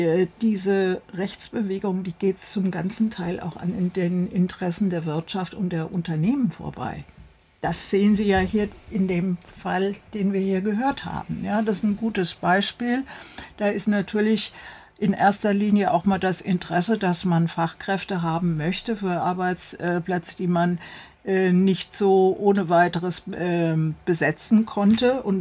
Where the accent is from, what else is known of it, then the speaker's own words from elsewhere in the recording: Frankfurt, Hesse, Germany; Ich komme ja aus Frankfurt.